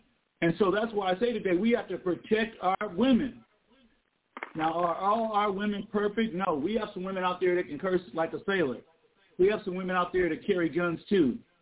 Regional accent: Los Angeles, California, United States; So it's in my hometown, yes, Los Angeles, California.

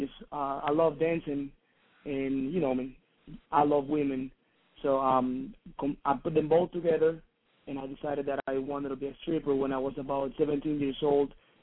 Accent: Ecuador; I'm from South America, from Ecuador.

